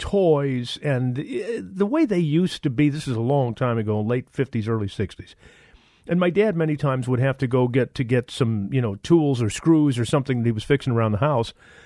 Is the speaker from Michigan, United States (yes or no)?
yes; Detroit, Michigan, United States; And I think it goes back to when I was growing up in Detroit.